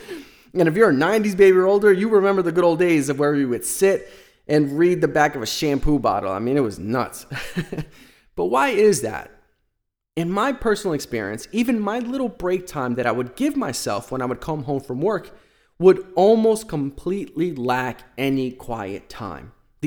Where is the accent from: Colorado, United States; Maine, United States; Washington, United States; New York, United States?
New York, United States; I'm from New York, and so at times I see that at its absolute worst, especially on the commute to and from work.